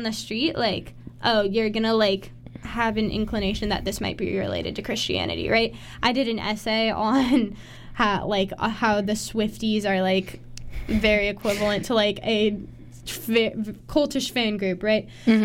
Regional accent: United States; And that's when I tell them I'm American.

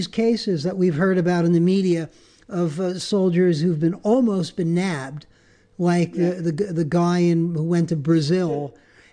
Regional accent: Canada; These because you know I'm a Canadian.

